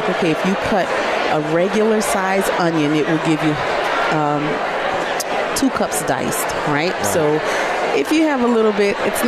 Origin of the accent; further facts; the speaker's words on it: New Orleans, Louisiana, United States; Growing up in New Orleans, you know, I never really figured I would be a chef.